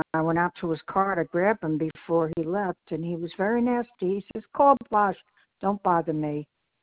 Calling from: The Villages, Florida, United States; I'm calling from the Villages in Florida.

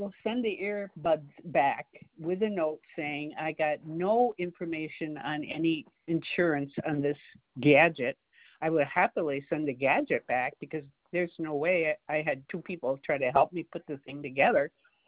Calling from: Florida, United States; I'm calling you from Florida.

